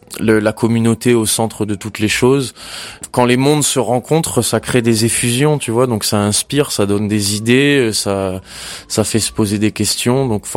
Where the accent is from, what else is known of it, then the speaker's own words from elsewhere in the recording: Nouméa, South Province, New Caledonia; en grandissant en Nouvelle-Calédonie, même si moi j'ai grandi en ville, tu vois, donc j'étais la ville de Nouméa